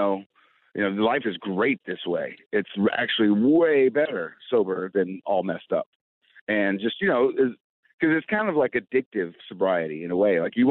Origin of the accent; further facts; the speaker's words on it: Oklahoma, United States; and I'm like from Oklahoma. I'm like, I kind of blend in with these guys.